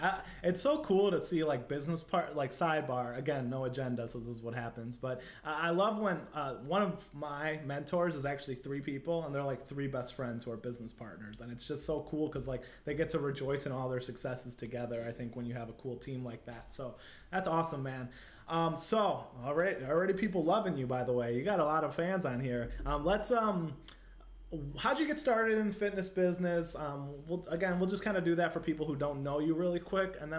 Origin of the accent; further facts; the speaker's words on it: Chicago, Illinois, United States; now in Los Angeles, United States; Because I'm from Chicago. I live in LA now, but I'm from Chicago.